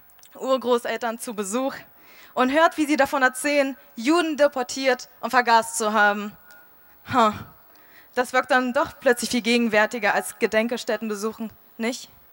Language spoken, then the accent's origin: German; Magdeburg, Saxony-Anhalt, Germany; ich bin gebürtige Magdeburgerin, Kind von Migranten. Ich fühle mich hier wohl, ich fühle mich hier zu Hause, ich fühle mich jüdisch, ich fühle mich deutsch.